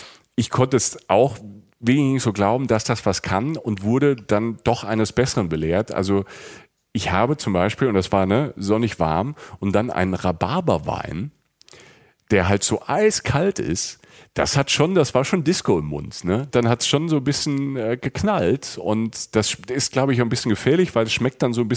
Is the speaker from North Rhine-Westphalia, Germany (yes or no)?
no; Rhineland-Palatinate, Germany; Ich weiß ja, ich komme aus der Pfalz, da gab es auch lang schlechten Wein.